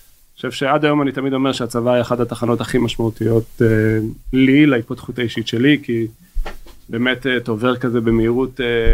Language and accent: Hebrew; Ramat Gan, Tel Aviv District, Israel; אני במקור מרמת גן, אזור אלוף שדה.